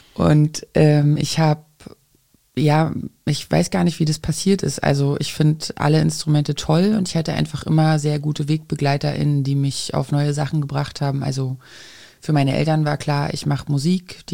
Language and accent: German; Brandenburg, Germany; also ich komme aus Brandenburg